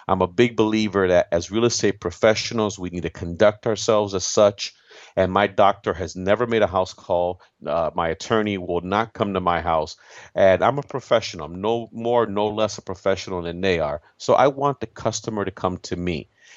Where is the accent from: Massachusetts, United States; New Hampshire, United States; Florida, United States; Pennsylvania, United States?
Florida, United States; In my home state of Florida, 25% of our mortgages are not being paid.